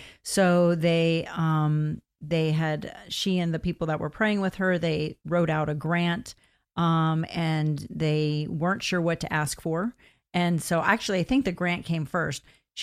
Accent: Florida, United States; also born or lived in Hollywood, Florida; Well, I grew up in South Florida, Margate, Tamarack, Coral Springs areas, born in Hollywood, Florida.

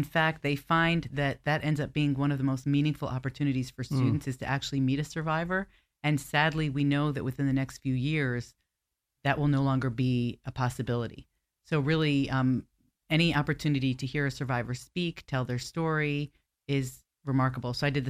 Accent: Jerusalem, Jerusalem District, Israel; So I am originally from Jerusalem, Israel, born in Israel. I'm the first generation in my family not born in Poland in about 1,000 years.

